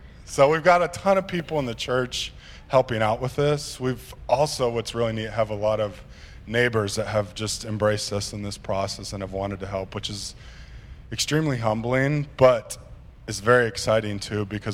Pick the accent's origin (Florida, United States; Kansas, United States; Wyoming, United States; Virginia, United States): Kansas, United States; And I'm from Kansas. My wife's from Carolina, so we have different language when we talk barbecue.